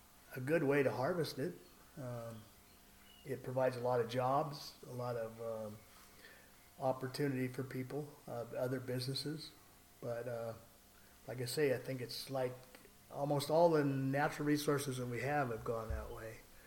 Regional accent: Pacific Northwest, United States; I grew up in the Northwest. Everybody logged or fished. Today, hardly anybody logs there now.

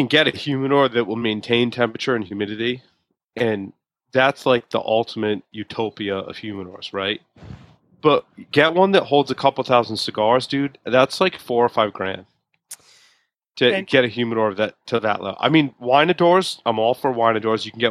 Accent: Rhode Island, United States; Just so people know, I'm from Rhode Island. I've been a Patriots fan my whole life, dude.

